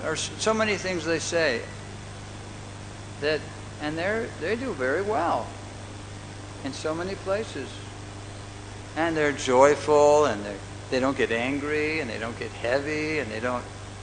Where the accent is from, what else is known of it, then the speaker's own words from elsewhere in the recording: United States; I can say for myself that I came from America. And in America, we are trained that we want to be number one.